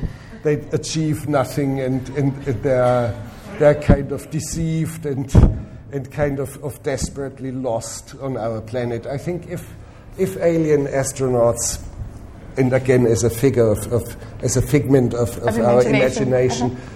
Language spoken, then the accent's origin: English; Bavaria, Germany; and I grew up in the Bavarian mountains, and I literally grew up on skis.